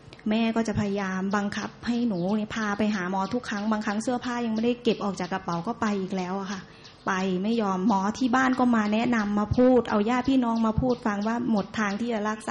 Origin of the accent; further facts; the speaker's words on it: Roi Et, Thailand; now in Bangkok, Thailand; หนูมาจากร้อยเอ็ดนะคะ